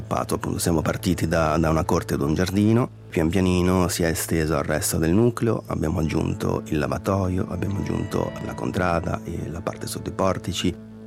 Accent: Ticino, Switzerland; Dall'altra parte, come ticinese, a me piacerebbe poter veramente andare oltre quel complesso di inferiorità che si ha nei confronti del resto della Sv

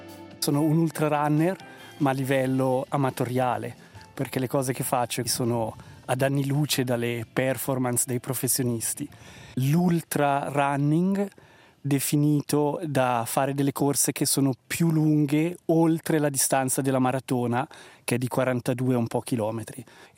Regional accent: Cureglia, Ticino, Switzerland; now in Neuchâtel, Switzerland; ho 46 anni, vivo a Neuchâtel ma sono cresciuto a Coreglia in Ticino

